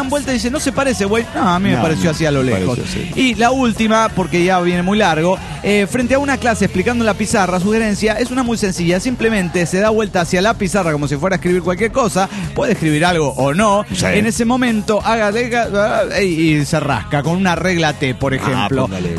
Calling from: Atlanta, Georgia, United States; de Atlanta, Georgia.

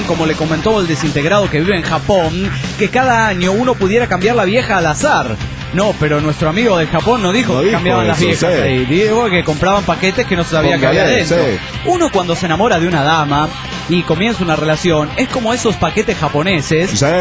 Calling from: Tamaulipas, Mexico; desde Tamaulipas, México.

